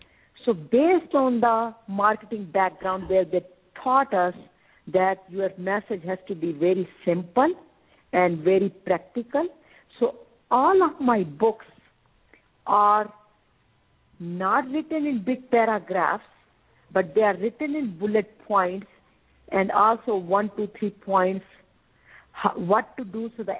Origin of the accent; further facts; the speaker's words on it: India; moved away; when I came from India, then thank you was not a part of my vocabulary